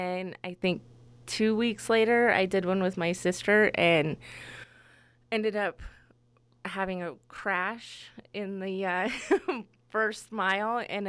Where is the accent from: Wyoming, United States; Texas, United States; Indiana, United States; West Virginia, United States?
Wyoming, United States; Wyoming, we're from Wyoming.